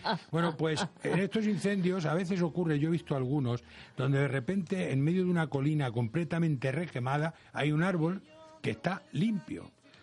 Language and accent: Spanish; Castilla-La Mancha, Spain; en la zona esta de donde yo soy, que son las cercanías de Toledo